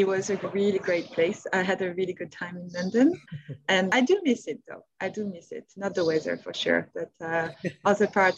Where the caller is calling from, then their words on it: Dakar, Senegal; I'm calling from Dakar, Senegal.